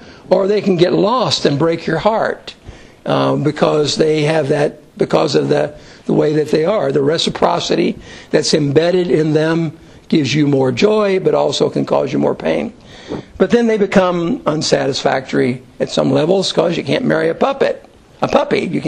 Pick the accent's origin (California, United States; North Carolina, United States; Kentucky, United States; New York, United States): Kentucky, United States; Now I'm from Kentucky, so we're used to this.